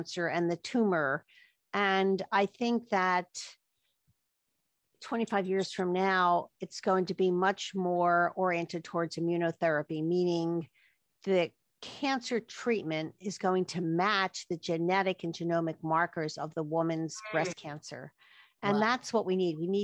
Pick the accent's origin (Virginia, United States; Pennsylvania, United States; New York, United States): Pennsylvania, United States; Philadelphia; I'm from Philadelphia